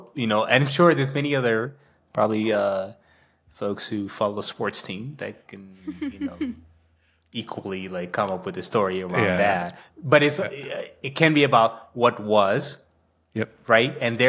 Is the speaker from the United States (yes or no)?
yes; New Jersey, United States; I'm a New York Jets fan. I grew up in Jersey.